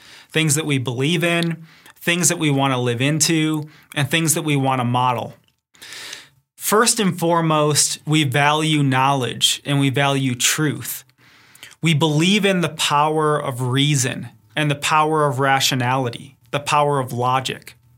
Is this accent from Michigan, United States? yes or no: yes; Detroit, Michigan, United States; Growing up in Detroit, of course, I like all the Detroit sports teams. I'm a huge Michigan Wolverine fan. But now that I live in Colorado